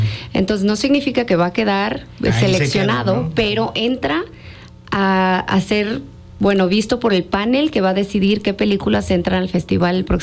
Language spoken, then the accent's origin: Spanish; Cuernavaca, Morelos, Mexico; trayéndolo aquí a Cuernavaca es súper importante para mí, porque yo soy de Cuernavaca